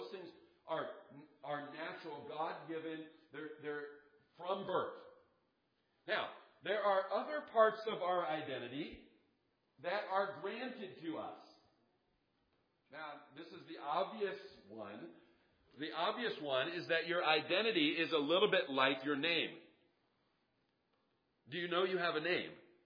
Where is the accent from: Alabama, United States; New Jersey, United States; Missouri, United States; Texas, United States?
Missouri, United States; Kansas City; I'm from Kansas City, Missouri.